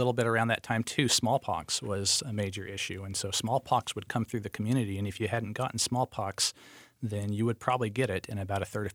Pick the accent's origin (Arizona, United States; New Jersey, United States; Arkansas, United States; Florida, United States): Arizona, United States; I grew up in Arizona